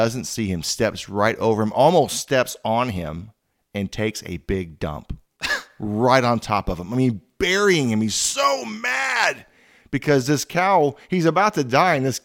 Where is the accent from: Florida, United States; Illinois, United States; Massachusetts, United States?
Florida, United States; Now, I came from Florida, and I've been through hurricanes